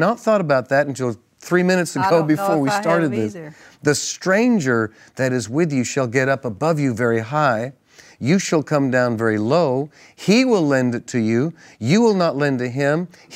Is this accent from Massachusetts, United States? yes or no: yes; Massachusetts, United States; now in Texas, United States; growing up in Massachusetts, it took the Lord getting me to ORU and then down here through Terry.